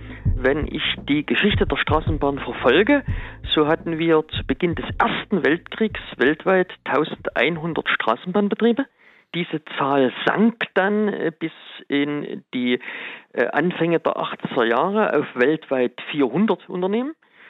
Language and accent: German; Dresden, Saxony, Germany; ich darf an dieser Stelle auch meine Heimatstadt Dresden